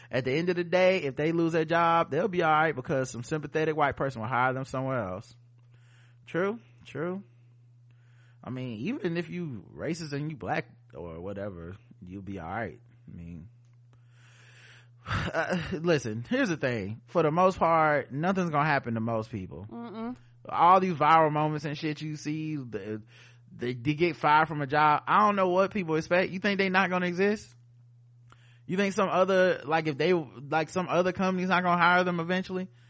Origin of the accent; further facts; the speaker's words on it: the South, United States; I am from the South and I do know what that means.